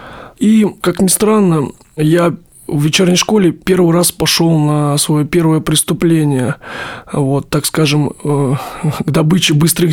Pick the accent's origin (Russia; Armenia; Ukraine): Russia; Grozny, Chechnya; also born or lived in Rostov Oblast, Russia; Родился я в Ростовской области в семье военнослужащих. Переехали мы в Чечню, в Грозный. Там начинал я свое детство.